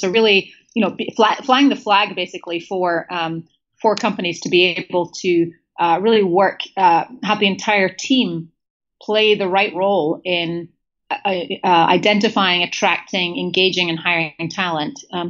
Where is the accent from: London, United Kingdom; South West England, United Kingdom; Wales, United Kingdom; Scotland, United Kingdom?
Scotland, United Kingdom; so first of all, I'm Scottish. I identify with British. I rankle slightly when people call me English